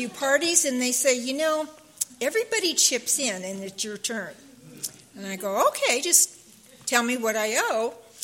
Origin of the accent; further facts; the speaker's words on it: California, United States; I mean, I'm from Humboldt County.